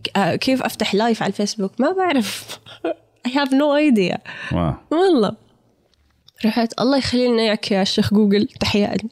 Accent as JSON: {"language": "Arabic", "country": "Jordan", "tie": "born or raised there", "also_born_or_lived": "New Jersey, United States", "said": "يعني عشت طفولتي بنيوجيرسي يعني، وبعدين رجعنا على الأردن وترعرعت في الأردن ما شاء الله."}